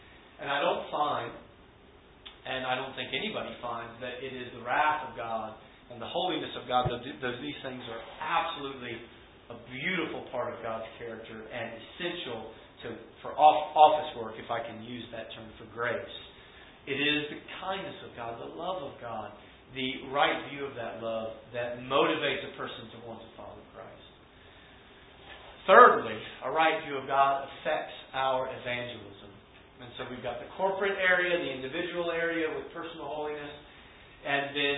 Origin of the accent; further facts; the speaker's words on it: Louisiana, United States; because I didn't know many people that went to church unless they went to Mass growing up in Louisiana.